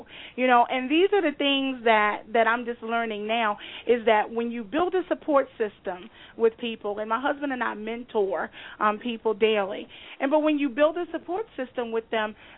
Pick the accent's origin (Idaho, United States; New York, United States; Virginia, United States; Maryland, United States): Virginia, United States; I'm originally from Virginia, born and raised, but my husband's from Brooklyn